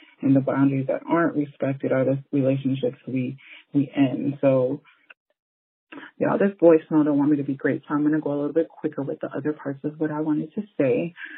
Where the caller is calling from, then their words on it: Boca Raton, Florida, United States; I'm from South Florida, more exactly like the Boca del Rey area.